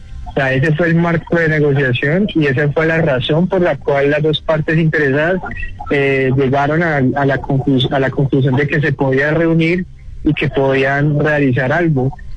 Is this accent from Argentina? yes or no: no; Colombia; como ciudadano colombiano, padre y madre colombiana